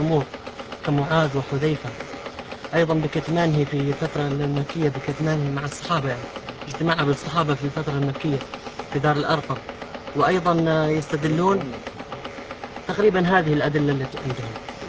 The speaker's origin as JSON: {"language": "Arabic", "country": "Yemen", "said": "يوجد عندنا في اليمن جمعيات"}